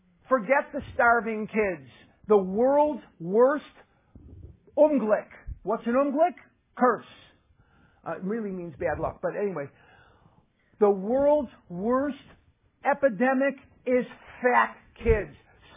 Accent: Chicago, Illinois, United States; also born or lived in Eugene, United States; now in Scottsdale, United States; I live in Scottsdale, Arizona. I'm born and raised in Chicago. I lived in Eugene, Oregon for 9 years.

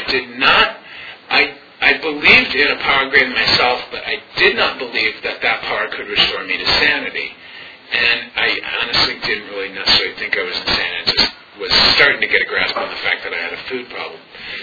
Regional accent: Rochester, New York, United States; now in Philadelphia, United States; And about 6 months later, I decided to move to Philadelphia. I grew up in Rochester, New York, and I realized I can't take the oak tree with me.

